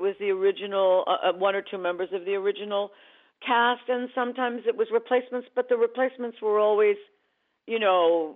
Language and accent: English; Northport, New York, United States; As a very small child growing up in Northport, Long Island, in the 50s and 60s, it's about that, really.